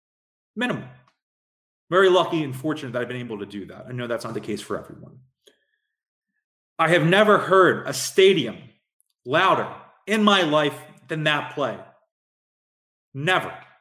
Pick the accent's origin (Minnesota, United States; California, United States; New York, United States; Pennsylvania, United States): Pennsylvania, United States; Philadelphia; a ton of my best friends from growing up in South Philly were there too.